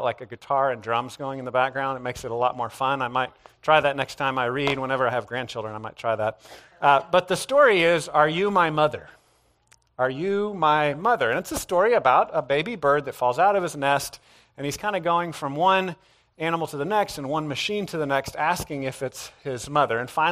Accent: Scotland, United Kingdom; I guess they just do that every day in school growing up in Scotland.

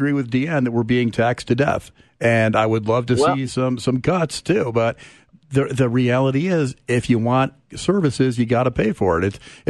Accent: New York, United States; now in Oklahoma City, United States; I'm from New York. Don't hold that against me. I'm a recovering New Yorker. But I'm from New York.

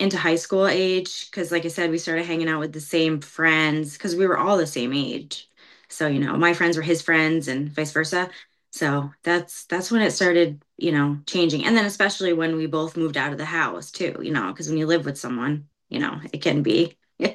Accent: Derby Line, Vermont, United States; We grew up in Derby Line, then we moved to Derby.

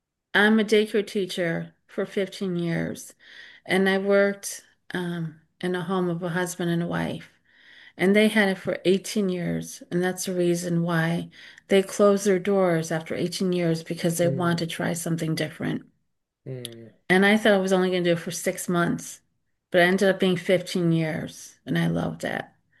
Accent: Connecticut, United States; home state. Come to my hometown.

